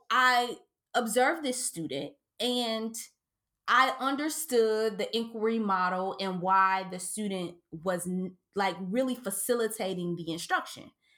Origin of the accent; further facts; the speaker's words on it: Cincinnati, Ohio, United States; I'm from Cincinnati, and I grew up in Wind Terrace.